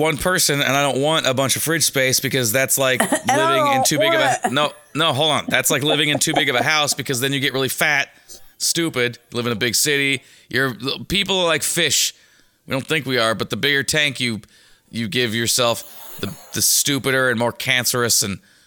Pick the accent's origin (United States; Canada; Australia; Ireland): Australia; I'm from Australia.